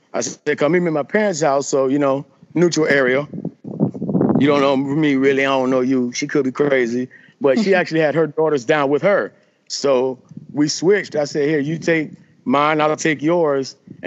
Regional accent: Florida, United States; I'm from South Florida, so you know we got that talk.

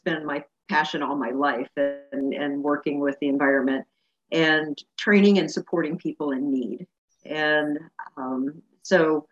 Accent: Kansas City, Missouri, United States; So I'm a transplant from Kansas City.

